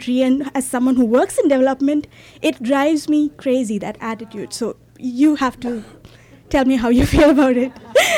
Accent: India; I'm from India originally.

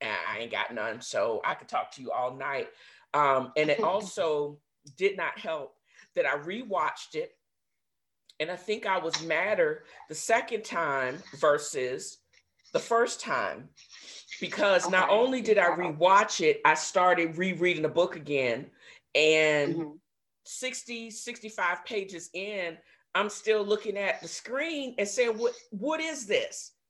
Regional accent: Virginia, United States; also born or lived in North Carolina; they all know that I'm kind of a swashbuckler from Virginia. They knew I was in North Carolina for a minute.

